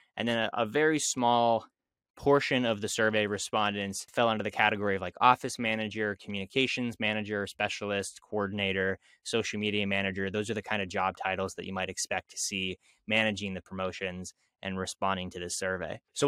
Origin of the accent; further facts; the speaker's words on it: Pittsburgh, Pennsylvania, United States; Two mac and cheese festivals in my hometown of Pittsburgh and in a couple other places were really popular.